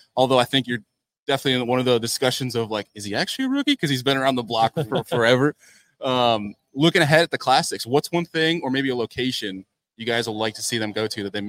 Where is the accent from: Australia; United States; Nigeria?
United States; New York; see, as a New Yorker, I don't want that because I don't want more people coming up in April when it's that dumb.